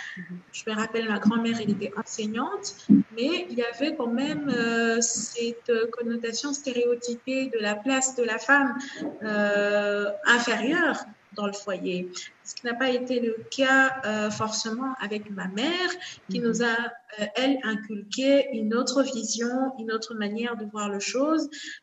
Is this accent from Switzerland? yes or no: no; DR Congo; now in Kinshasa, Democratic Republic of the Congo; moi je viens de l'Est de la République démocratique du Congo et je suis présentement à Kinshasa dans la capitale.